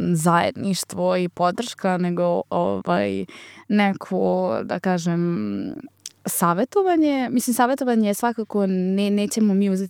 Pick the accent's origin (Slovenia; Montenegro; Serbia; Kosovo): Serbia; Vojvodina; s obzirom da sam ja poreklom iz Varošice pored Novog Sada, a išla sam u gimnaziju u Novi Sad